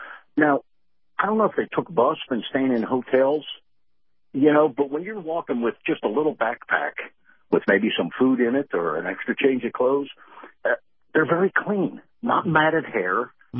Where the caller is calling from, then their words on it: St. Petersburg, Florida, United States; from St. Pete.